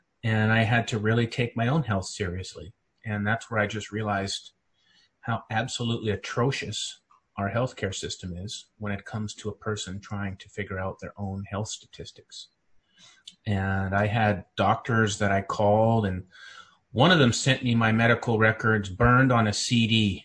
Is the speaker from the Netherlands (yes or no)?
no; Central Canada, Canada; now in United States; I'm originally from Central Canada and have always been in the technology field